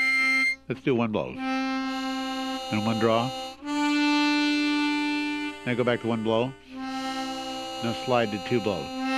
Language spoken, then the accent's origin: English; Armonk, New York, United States; but in fact, we grew up in Armonk, New York.